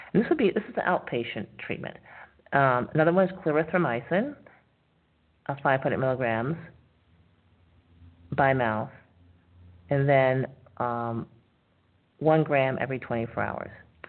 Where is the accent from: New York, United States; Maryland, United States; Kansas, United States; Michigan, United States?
New York, United States; Syracuse; I'm from Syracuse, New York